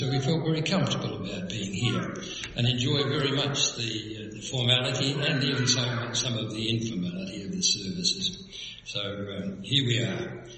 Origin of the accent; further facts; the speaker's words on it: Broken Hill, New South Wales, Australia; also born or lived in Melbourne; my wife and I grew up in Broken Hill. And then we moved, after we were married, we moved down here